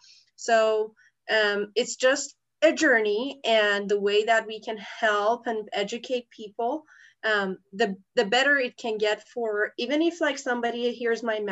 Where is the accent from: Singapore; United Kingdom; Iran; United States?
Iran; moved away as an adult; So I was born and raised in Iran. I lived there for 23 years, and I moved here 10 years ago.